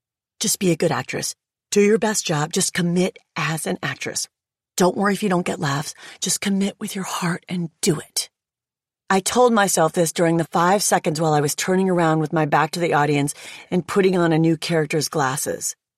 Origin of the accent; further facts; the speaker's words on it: Cleveland, Ohio, United States; I'm a girl from Cleveland, Ohio, who really struggled and went through hard times.